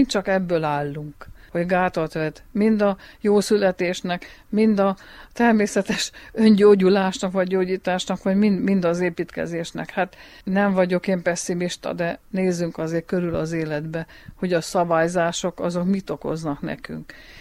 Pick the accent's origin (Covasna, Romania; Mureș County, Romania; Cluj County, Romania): Mureș County, Romania; Magfalva; a szülőfalum, a szülőháza Magfalván a Bernád utcába, amiben én felnőttem